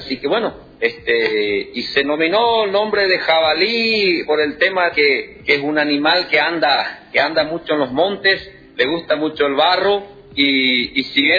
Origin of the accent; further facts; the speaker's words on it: Aristóbulo del Valle, Misiones, Argentina; somos acá de Aristóbulo del Valle